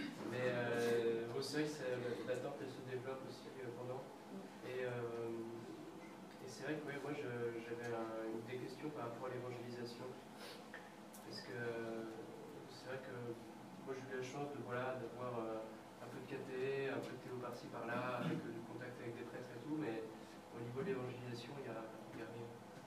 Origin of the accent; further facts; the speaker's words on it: Lyon, Auvergne-Rhône-Alpes, France; je viens de Lyon, voilà.